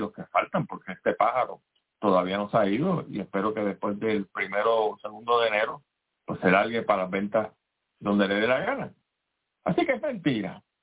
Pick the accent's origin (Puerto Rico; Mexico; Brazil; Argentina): Puerto Rico; como ciudadano, como puertorriqueño, como boricua